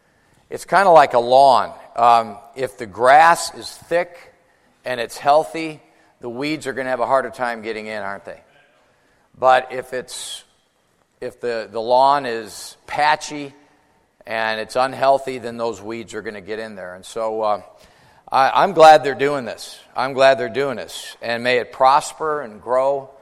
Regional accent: Chicago, Illinois, United States; I grew up in the Chicago area. My dad's full-blooded Italian. My mom's full-blooded Polish.

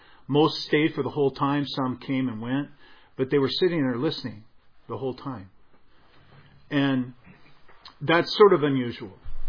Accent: Seattle, Washington, United States; Now, I grew up in the Pacific Northwest in Seattle. There's a place in Seattle called Ballard.

